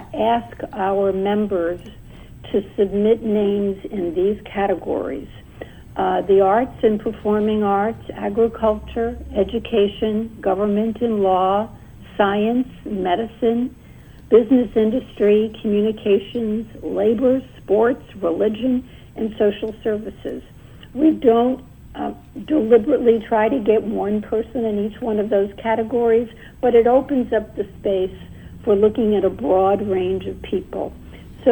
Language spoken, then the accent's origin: English; New York, United States; born there; I was not born in Illinois. I was born in New York.